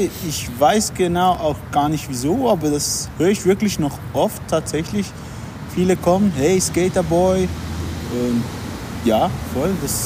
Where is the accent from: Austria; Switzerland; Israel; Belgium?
Switzerland; St. Gallen; also born or lived in Lucerne / Zurich; Ich bin aus St. Gallen, wohne jetzt schon eigentlich mein halbes Leben da. Wie lange ist das etwa? So circa 12 Jahre. Und vorher habe ich in Luzern und Zürich gewohnt.